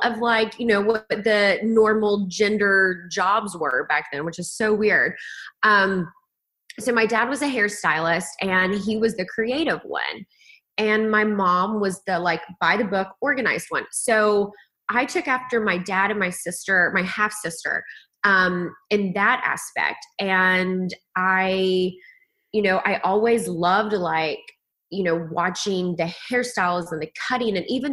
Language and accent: English; Kingsport, Tennessee, United States; moved away as an adult; In Kingsport, Tennessee.